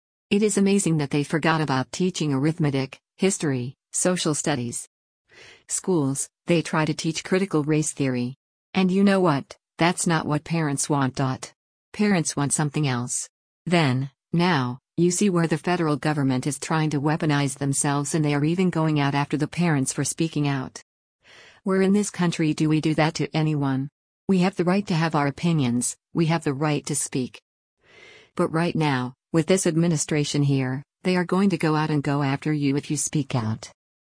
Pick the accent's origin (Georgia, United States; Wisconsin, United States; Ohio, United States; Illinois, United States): Georgia, United States; I grew up in South Georgia, where my parents work extremely hard.